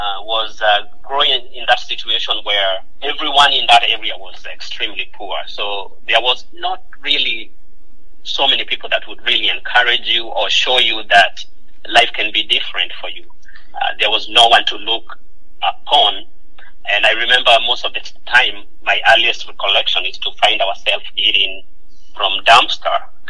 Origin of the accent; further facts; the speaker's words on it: Kenya; So I was born and raised in Kenya.